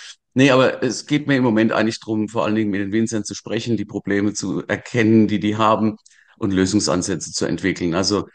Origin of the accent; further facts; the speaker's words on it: Wachenheim an der Weinstraße, Rhineland-Palatinate, Germany; Aus Wachenheim an der Weinstraße.